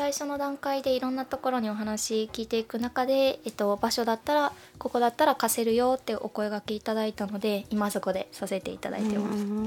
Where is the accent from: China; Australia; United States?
China; 私自身が、母親が中国の、方なんですけども、生まれも育ちもほとんど向こうで、で幼稚園の時に一瞬だけ日本に住んだことがあって